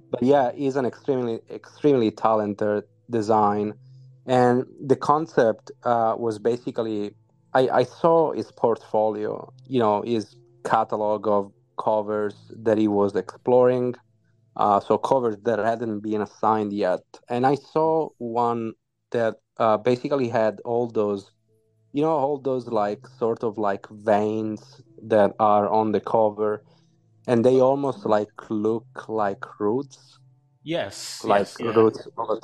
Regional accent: Calabria, Italy; English is a second language; you guys know that I'm from Italy. I'm from a region called Calabria on the southern part of Italy.

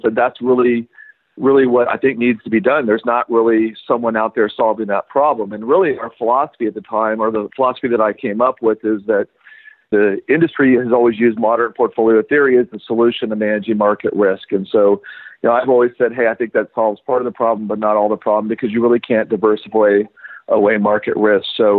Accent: Texas, United States; now in Durango, United States; And I grew up in West Texas.

